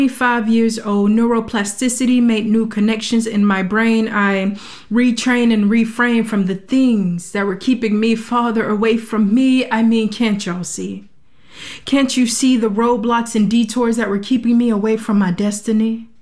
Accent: Georgia, United States; I'm a poet from South Georgia.

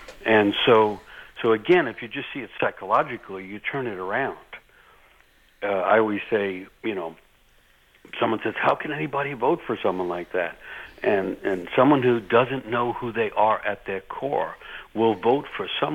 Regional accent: New York City, New York, United States; I grew up in New York City.

